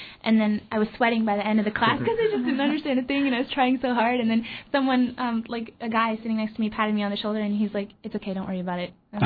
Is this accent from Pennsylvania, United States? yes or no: no; Alaska, United States; also born or lived in Denmark; I come from Alaska, but I spent the last year in Denmark